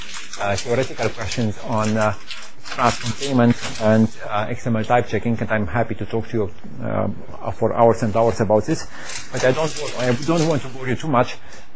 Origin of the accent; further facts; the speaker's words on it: Romania; accent: Eastern European; English is a second language; now in United States; I'm originally from Romania. This is where you hear my Eastern European accent.